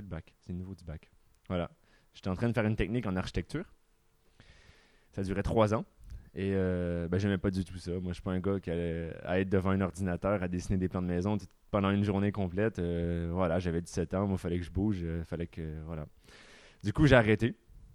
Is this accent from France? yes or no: no; Quebec, Canada; accent: Quebec; je suis désolé, je suis québécois. Donc voilà. Ça va peut-être s'entendre à mon accent, un petit peu.